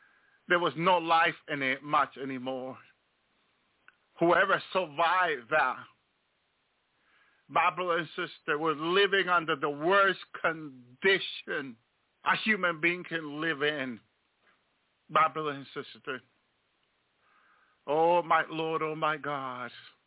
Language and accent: English; New Jersey, United States; I grew up in New Jersey. And I used to look like to New York, look at those, the Empire State Building, the Twin Tower.